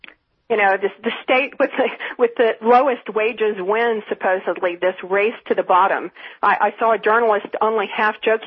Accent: Southern United States, United States; Well, I grew up in the South.

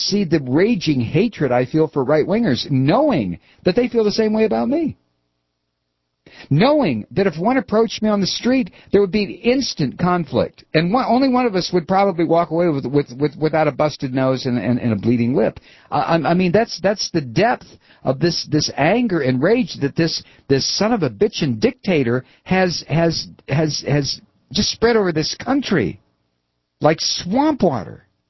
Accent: United States; about being an American, about living in this country

